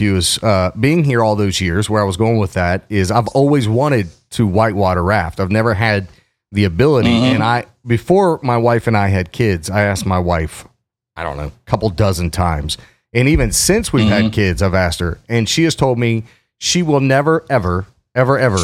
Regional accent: Cincinnati, Ohio, United States; You know, I'm like, no, I'm from Cincinnati.

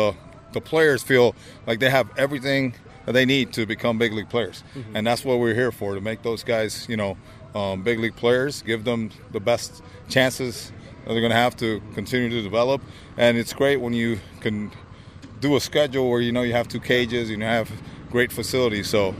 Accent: Puerto Rico; I'm from Puerto Rico

